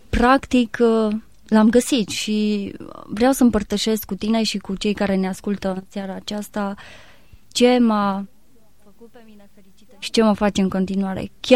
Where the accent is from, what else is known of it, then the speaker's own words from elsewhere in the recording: Liebling, Timiș County, Romania; Am crescut la sat, la Liebling, și acolo am avut o copilărie fericită